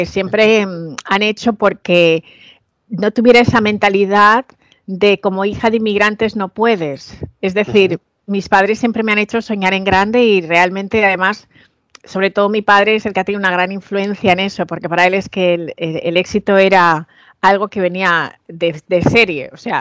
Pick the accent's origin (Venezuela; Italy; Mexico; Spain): Spain; era negra y realmente igual no podía representar un proyecto, y siempre teniendo que justificar el por qué soy española